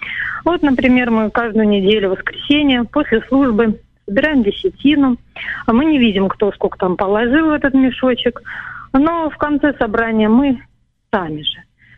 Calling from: Moscow, Russia; Звоню с Москвы.

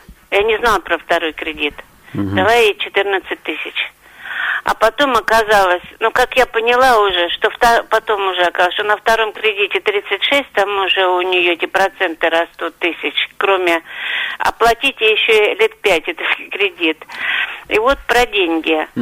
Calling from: Saint Petersburg, Russia; я из Петербурга.

